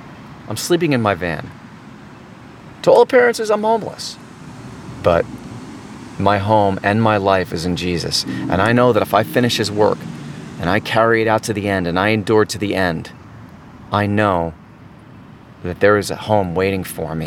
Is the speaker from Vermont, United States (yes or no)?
no; New Jersey, United States; moved away as an adult; I'm originally from New Jersey, and I came out here for graduate school in 95 at UC Berkeley